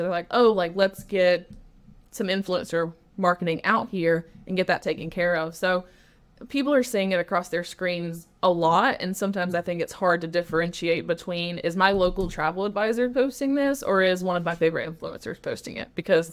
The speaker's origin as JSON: {"language": "English", "region": "North Carolina", "country": "United States", "lives_now": "Brunswick County, United States", "said": "So I moved to Brunswick County 2 years ago. I'm originally from the Johnston County, right outside of Raleigh area in North Carolina."}